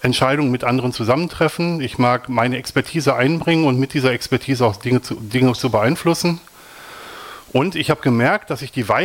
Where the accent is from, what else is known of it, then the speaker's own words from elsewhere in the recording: Wanne-Eickel, North Rhine-Westphalia, Germany; now in Switzerland; Ich komme aus dem Ruhrgebiet, das ist das Logo unten mit dem Pferdchen. Ich komme aus Wanne-Eickel, das ist das Wappen der damaligen Stadt Wanne-Eickel. Momentan lebe ich in der Schweiz